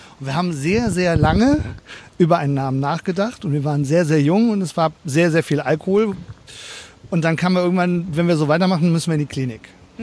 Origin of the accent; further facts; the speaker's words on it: North Rhine-Westphalia, Germany; ich komme auch aus dem Kölner Umland, also eher aus dem Bergischen raus oder so.